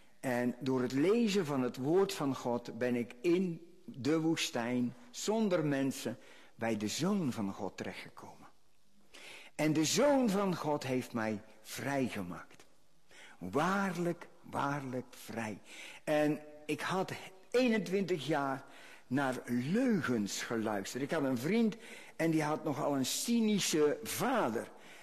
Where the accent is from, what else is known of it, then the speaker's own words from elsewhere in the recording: Netherlands; En als Hollander waren wij toen heel populair.